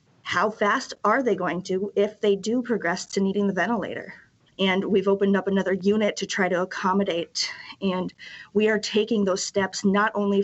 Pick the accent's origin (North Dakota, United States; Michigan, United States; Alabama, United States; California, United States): North Dakota, United States; I'm from here. I'm born and raised in North Dakota, and usually we are able to escape under the radar.